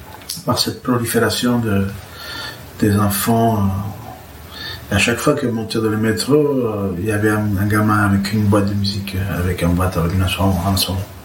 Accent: Venezuela; Je viens de Venezuela, qui est un pays d'une richesse, d'un métissage incroyable. L'Indien, le Blanc, l'Afrique sont vraiment mélangés.

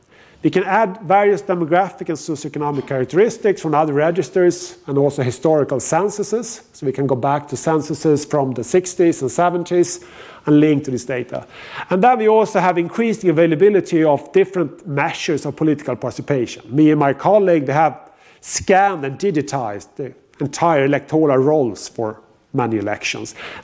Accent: Sweden; not only because I'm from Sweden

